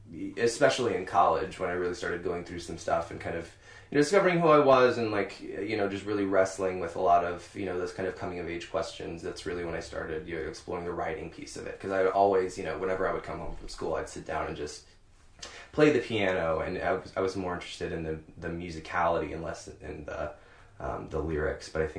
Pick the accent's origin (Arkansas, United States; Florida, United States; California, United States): Arkansas, United States; now in Kansas City, United States; I grew up in Northwest Arkansas, actually. Moved here after college.